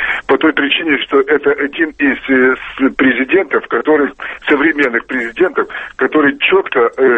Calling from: Moscow, Russia; из Москвы.

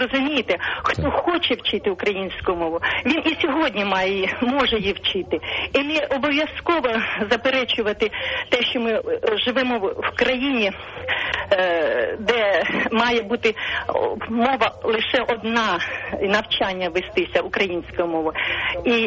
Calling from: Kherson Oblast, Ukraine; Я з Херсонської області.

